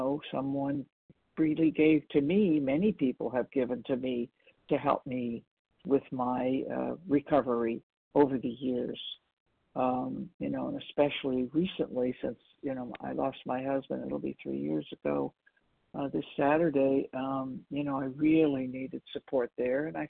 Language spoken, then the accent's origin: English; California, United States; I am from Northern California.